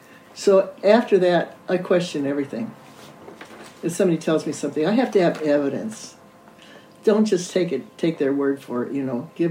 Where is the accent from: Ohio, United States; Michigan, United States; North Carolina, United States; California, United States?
Ohio, United States; Parma; also born or lived in Cleveland; I was born in Cleveland, Ohio, and after a year, we moved to Parma, which is a suburb of Cleveland, and my parents bought a house there.